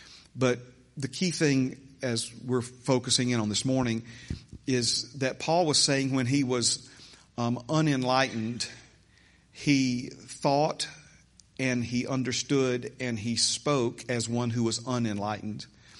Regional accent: Hueytown, Alabama, United States; I was born and raised in Hueytown, Alabama.

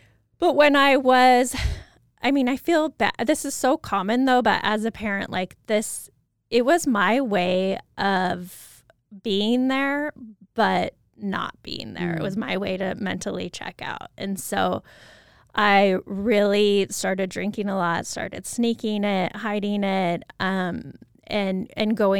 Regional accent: Moscow, Idaho, United States; so I grew up in Moscow.

